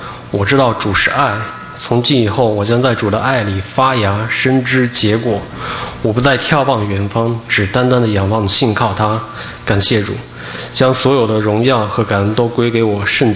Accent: Northwest China, China; born there; 我出生在国内西北的一个小县城，在那里道教和佛教比较盛行。我小的时候虽然经常跟随家人一起去寺庙和寺院敬拜各种神明

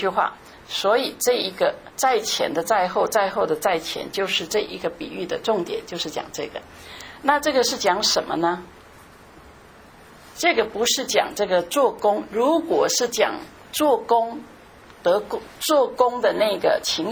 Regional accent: China; 我们中国人200年前马礼逊的时候才把福音传进来

